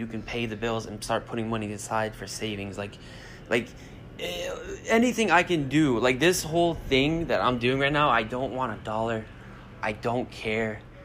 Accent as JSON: {"language": "English", "country": "Bosnia & Herzegovina", "also_born_or_lived": "Germany", "said": "I'm from Bosnia, when they went to war, you know, a huge war happened, we got sent to Germany, actually, my parents got sent to Germany, that's where I was born, came back"}